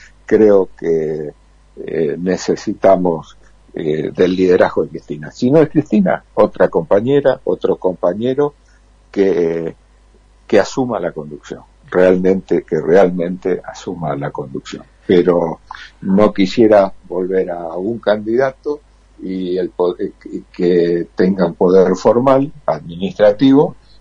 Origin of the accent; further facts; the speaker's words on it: Argentina; Nosotros, como argentinos, surgimos luchando contra el imperio español.